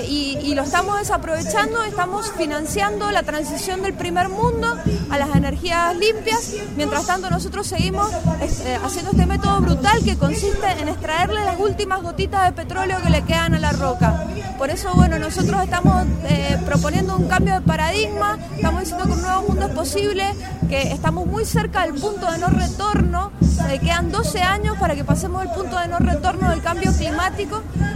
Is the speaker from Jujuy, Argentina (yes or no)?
no; Uspallata, Mendoza, Argentina; soy del Valle de Uspallata.